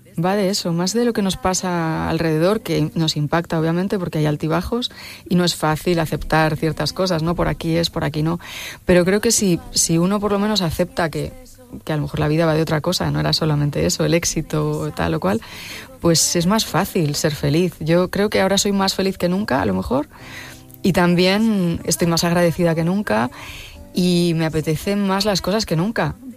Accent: Cuenca, Castilla-La Mancha, Spain; born there; Me hace muchísima ilusión estar aquí porque además nací en Cuenca, aunque no he vivido allí mucho tiempo.

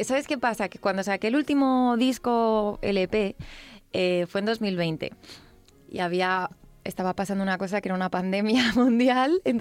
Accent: Tres Cantos, Community of Madrid, Spain; Pues yo he vivido toda mi adolescencia y tal en Tres Cantos. Pero yo siempre salía por Madrid.

